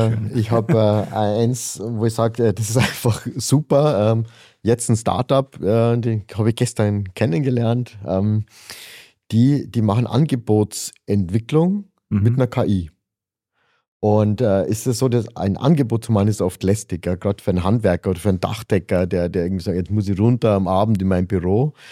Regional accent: Bavaria, Germany; Ich sitze in München, ja, aber ich bin ja Bayer, ein Gesamtbayer, sage ich, okay, mal, ein europäischer Bayer.

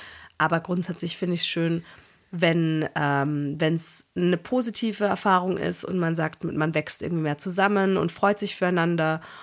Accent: Salzburg, Austria; Und ich bin ja in Salzburg aufgewachsen.

